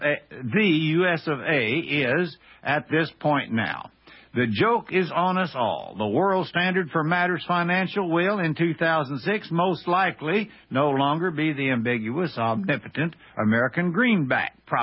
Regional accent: Scotland, United Kingdom; I'm Scottish and frugal by both nature and nurture.

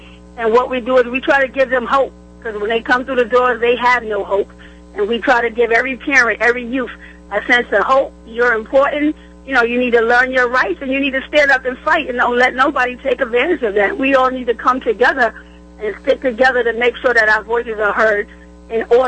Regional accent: United States; we as American citizens here, we all need to come together

